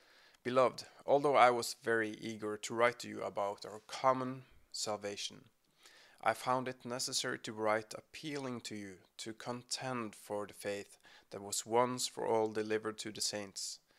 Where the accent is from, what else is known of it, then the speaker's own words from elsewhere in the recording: Norway; English is a second language; from Norway. I'm a pastor in a small church here on the west coast.